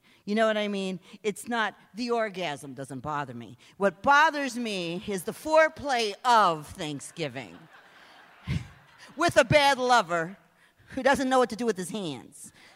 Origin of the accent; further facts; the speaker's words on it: United States; As an Indian person, I'll tell you this right now.